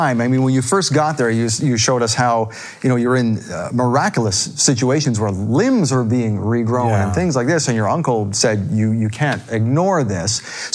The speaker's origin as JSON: {"language": "English", "country": "Canada", "said": "I'm from Canada."}